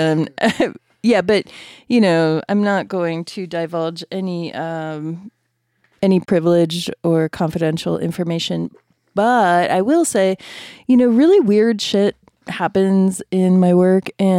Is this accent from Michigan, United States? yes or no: yes; Michigan, United States; I'm not from Michigan. I'm actually also from Michigan.